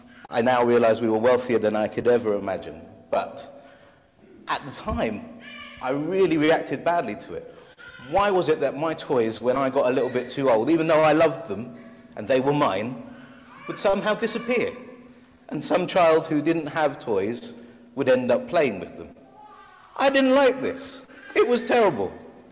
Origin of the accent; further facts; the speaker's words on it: Deptford, London, United Kingdom; I was brought up in Broccoli, Deptford, and I had to go through Peckham